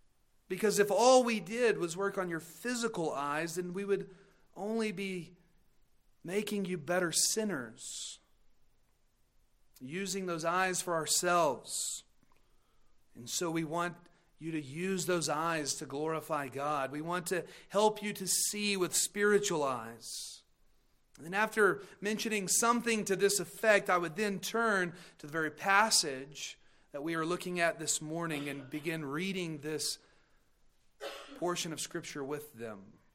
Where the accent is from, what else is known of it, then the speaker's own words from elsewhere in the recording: Amarillo, Texas, United States; I'm a pastor from Amarillo.